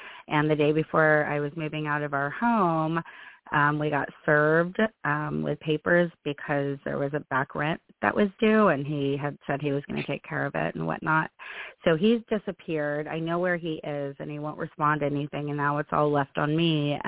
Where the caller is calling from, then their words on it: San Antonio, Texas, United States; Hi. In San Antonio.